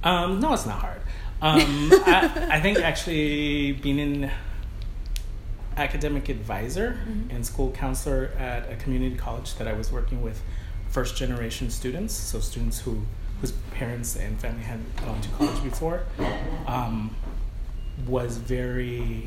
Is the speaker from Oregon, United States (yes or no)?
yes; Oregon, United States; the University of Oregon for my undergraduate degree, and I actually went to the same university in my hometown, mainly because my mom wasn't doing so well, so I decided to stick close to home.